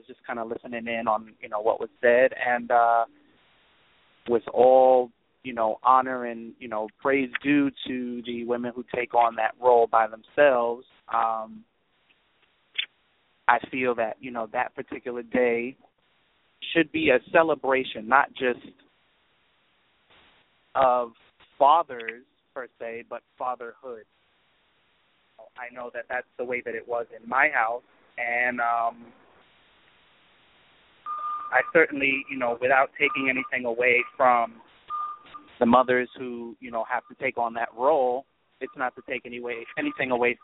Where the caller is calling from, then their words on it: Brooklyn, New York, United States; Good evening. … calling from Brooklyn, New York.